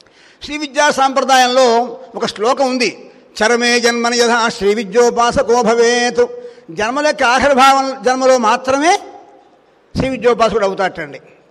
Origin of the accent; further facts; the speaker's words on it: Bhimavaram, Andhra Pradesh, India; now in Hyderabad, India; మాది పశ్చిమ గోదావరి జిల్లా భీమవరం అనే గ్రామం అనే పట్టణం. నేను ప్రస్తుతం హైదరాబాదులో ఉంటున్నాను.